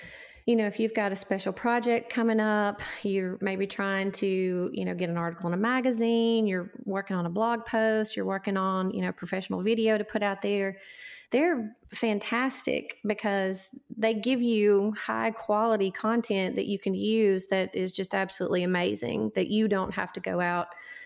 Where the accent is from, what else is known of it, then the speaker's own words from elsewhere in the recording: Alabama, United States; because I grew up in North Alabama and of course I've moved away and for a little while and came back